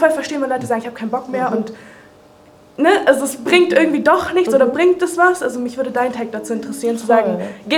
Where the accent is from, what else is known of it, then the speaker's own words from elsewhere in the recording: Afghanistan; now in Germany; ich selber bin Afghanin, viele haben gar keine andere Heimat.